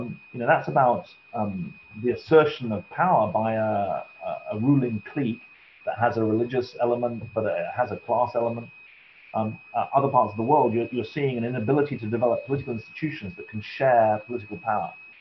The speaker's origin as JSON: {"language": "English", "country": "United Kingdom", "said": "The fact that I'm patriotic as British and someone else is patriotic as French or American, it doesn't take away from the patriotism."}